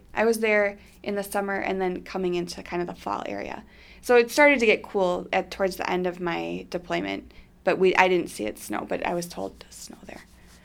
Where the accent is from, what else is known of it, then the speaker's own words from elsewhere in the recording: Wisconsin Dells, Wisconsin, United States; I grew up in the Dells. There wasn't a lot of diversity there. I went to La Crosse.